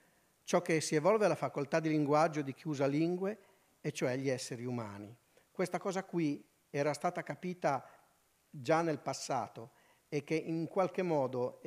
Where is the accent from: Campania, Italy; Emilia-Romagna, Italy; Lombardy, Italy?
Lombardy, Italy; Pavia; accent: Pavese; perché ho un accento un po' diverso, sono di Pavia.